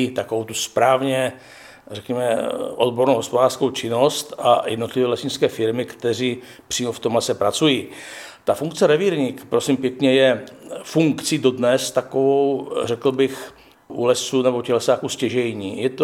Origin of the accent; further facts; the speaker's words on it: Krhová, Zlín Region, Czechia; Vyrůstal jsem poblíž Valského Meziříčí ve vsi Krhová, kdy jsme měli les přímo za Humry.